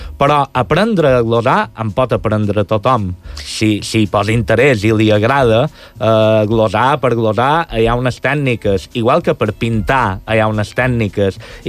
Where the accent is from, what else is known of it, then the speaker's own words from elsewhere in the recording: Santa Margalida, Balearic Islands, Spain; glosaven el meu poble, Santa Margarida